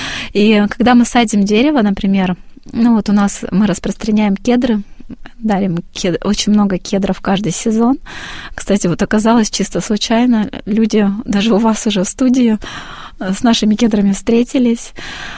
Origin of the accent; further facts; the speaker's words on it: Vologda, Vologda Oblast, Russia; То есть у нас на севере, вот откуда мы из Вологды приехали, северо-запад, стала достаточно теплая погода.